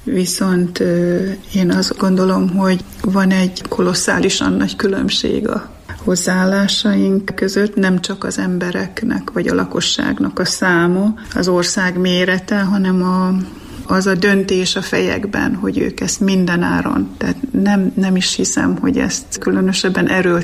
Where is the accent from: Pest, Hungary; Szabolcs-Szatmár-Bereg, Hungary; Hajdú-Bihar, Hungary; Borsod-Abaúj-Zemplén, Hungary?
Borsod-Abaúj-Zemplén, Hungary; Mezőkövesd; Az, hogy mi matyók vagyunk, az is természetes, legalábbis a születési anyakönyvünkben az van írva, hogy Mezőkövesden születtünk